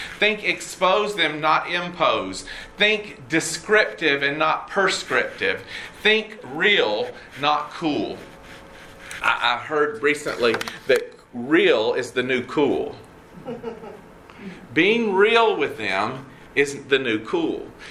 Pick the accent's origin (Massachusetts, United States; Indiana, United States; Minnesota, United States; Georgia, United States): Georgia, United States; Red Oak; So I grew up in Red Oak, Georgia.